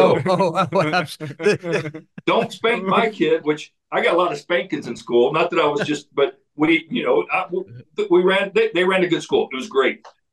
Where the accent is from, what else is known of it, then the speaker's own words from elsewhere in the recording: Texas, United States; but I tell you, I'm a proud Texan and I married a West Virginian